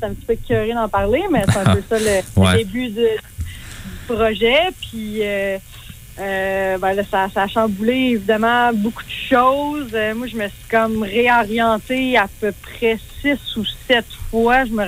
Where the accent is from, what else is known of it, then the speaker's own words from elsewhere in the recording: Sherbrooke, Quebec, Canada; Là. Je viens de Sherbrooke.